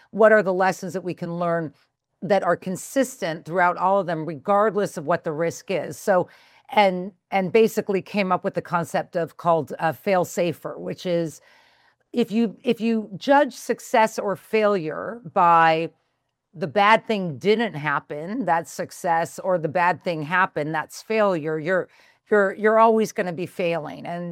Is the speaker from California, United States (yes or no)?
yes; Los Angeles, California, United States; now in Cambridge, United States; I grew up in Westwood, so whoever's from there, a shout out.